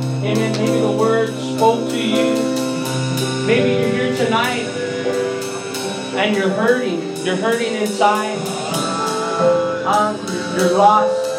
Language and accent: English; California, United States; Born and raised in California.